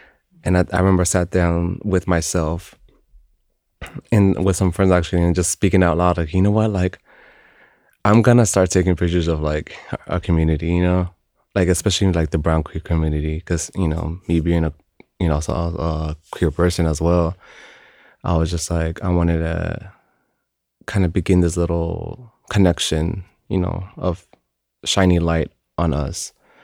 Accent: Dallas, Texas, United States; born there; also born or lived in Tamaulipas, Mexico; I was born in Dallas, Texas. But I also like to claim a lot of like Tamaulipas

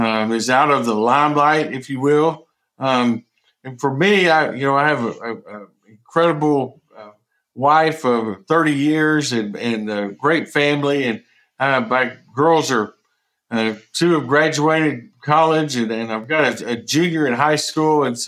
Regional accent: Colorado City, Texas, United States; And then there was an elementary principal job in my hometown, Colorado City, Colorado ISD.

